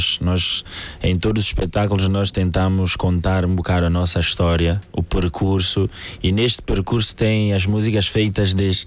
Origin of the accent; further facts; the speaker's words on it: São Tomé & Príncipe; moved away; Exatamente, fomos para saímos de São Tomé.